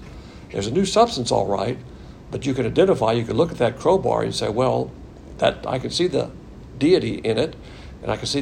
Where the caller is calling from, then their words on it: Texas, United States; I say truck because we're zooming here from Texas. Most of us have trucks